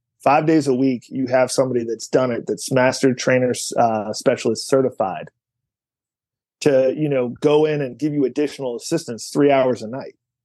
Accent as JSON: {"language": "English", "town": "Cleveland", "region": "Ohio", "country": "United States", "tie": "born or raised there", "said": "I grew up in Cleveland, so the education system wasn't that good back in the 90s either."}